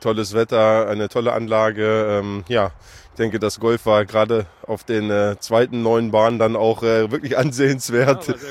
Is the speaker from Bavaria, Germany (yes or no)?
no; Hanover, Lower Saxony, Germany; ich habe das rote Herz natürlich als Hannoveraner